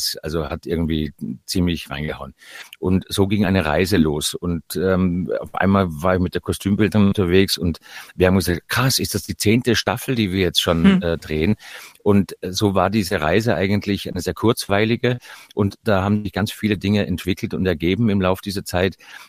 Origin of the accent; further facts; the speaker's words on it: Austria; moved away; der Obersteiermark, wo ich geboren bin, ist es ähnlich so, sag mal, ähnlich dem Bergdoktorland. Jetzt bin ich 1979 schon weg, trage es aber immer noch im Herzen.